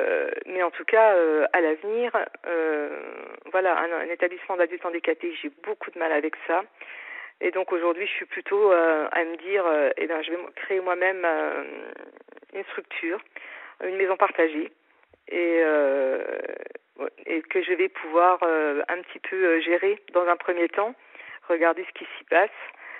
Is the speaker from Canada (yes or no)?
no; Épinal, Grand Est, France; moi je suis d'Épinal